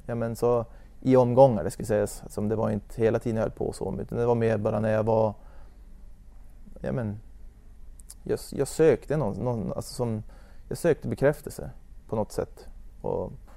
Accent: Ljusvattnet, Västerbotten County, Sweden; Jag är från Ljusvattnet typ.

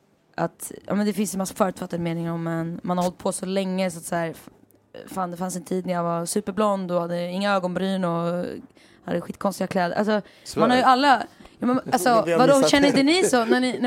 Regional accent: Sweden; som svensk så här, säger man klockan 10, då är man där 10:15 kanske.

